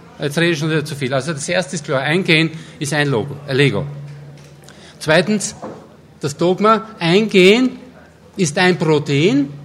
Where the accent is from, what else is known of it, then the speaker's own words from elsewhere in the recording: Austria; Ich habe sogar die Biotechnologie vor 35 Jahren gegründet bei uns in Österreich.